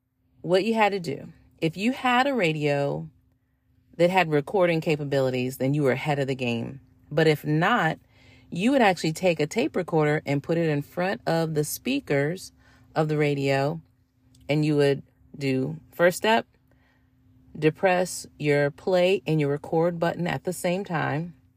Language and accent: English; the South, United States; Growing up in the South and being in love with hip hop was a little complicated.